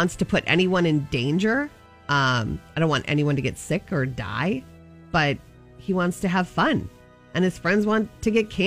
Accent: Anoka, Minnesota, United States; I hail from the Halloween capital of the world, Anoka, Minnesota.

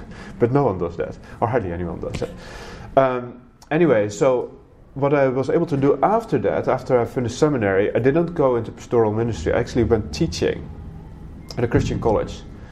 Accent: Netherlands; So I was in the Netherlands at that time. That's where I grew up. So that's where my accent is from as well, if you were wondering about that.

